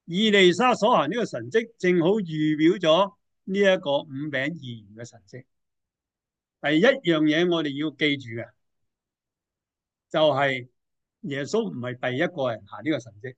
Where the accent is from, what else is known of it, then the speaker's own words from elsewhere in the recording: China; 我哋中国人最叻，即系最受人崇拜咧